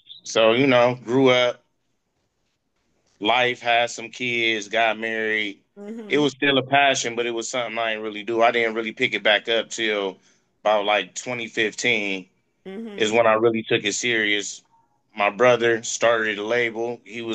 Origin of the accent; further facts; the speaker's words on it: Akron, Ohio, United States; right, I'm from Akron, Ohio, 330. We like 30, 45 minutes away from Cleveland, so we ain't far.